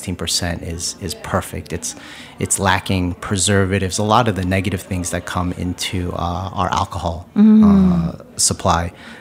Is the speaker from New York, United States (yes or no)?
yes; New York, United States; I grew up in Long Island, in New York, and growing up, I ate very basic Korean food and basic American food.